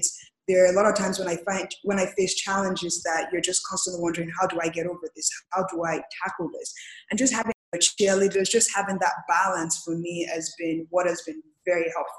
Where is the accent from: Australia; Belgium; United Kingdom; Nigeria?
Nigeria; now in United States; Is being Nigerian, when I first moved to the US, I really didn't see things through the lens of race.